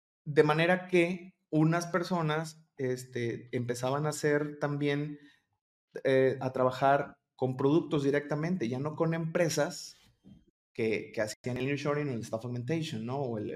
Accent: Colima, Mexico; yo soy de aquí de Colima, sí existe Colima

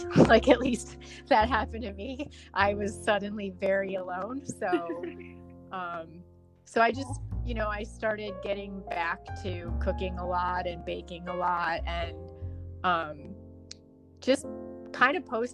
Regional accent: Midwest, United States; because, you know, I grew up in the Midwest, and I was eating a lot of potatoes and corn and beef my whole life.

